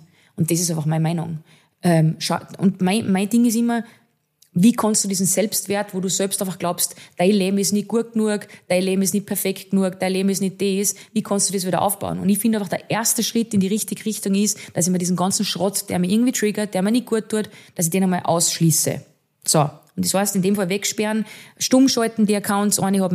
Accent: Austria; das ist einfach das System bei uns in Österreich oder generell geschuldet

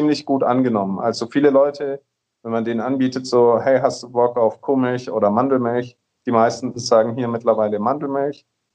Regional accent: Nuremberg, Bavaria, Germany; also born or lived in Vienna; ich komme aus Nürnberg, habe in Wien studiert, in Österreich.

